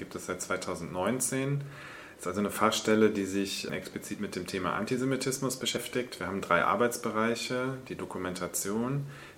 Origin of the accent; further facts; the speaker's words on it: Cologne, North Rhine-Westphalia, Germany; ich bin, glaube ich, einer der wenigen hier im Haus, der tatsächlich in Köln groß geworden ist. Bin also hier zur Schule gegangen, habe hier Abitur gemacht